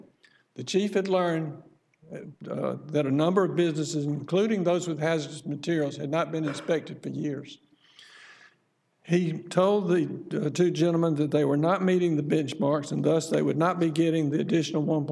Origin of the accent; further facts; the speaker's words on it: Macon, Georgia, United States; I'm from Macon, and I represent the city of Thomasville Appellees.